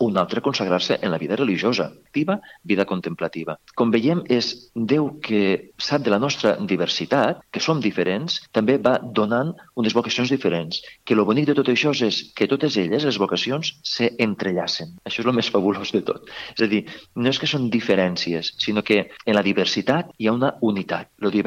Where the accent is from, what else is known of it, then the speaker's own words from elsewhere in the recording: Tortosa, Catalonia, Spain; Recordo que jo soc de Tortosa i va vindre a Tortosa a fer una xerrada